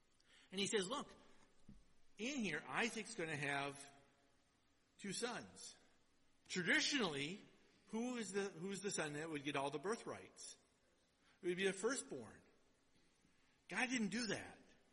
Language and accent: English; Minnesota, United States; born there; originally I was born in Minnesota. I'm a Flatlander.